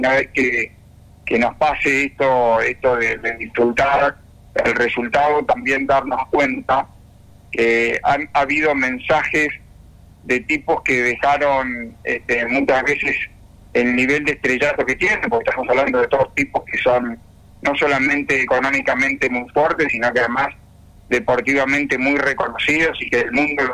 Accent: Argentina; por supuesto que como argentino todavía estoy afónico de los gritos

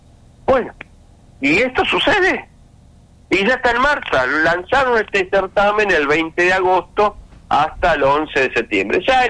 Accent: Argentina

